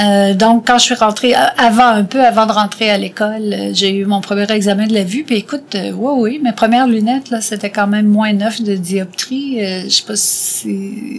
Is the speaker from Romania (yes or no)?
no; Aubert-Gallion, Quebec, Canada; Alors maintenant, je viens d'Aubert-Gallion.